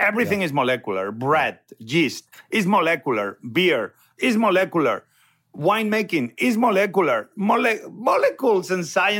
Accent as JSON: {"language": "English", "town": "Barcelona", "region": "Catalonia", "country": "Spain", "tie": "born or raised there", "said": "Obviously, I grew up in Barcelona. I'm a Barcelona boy."}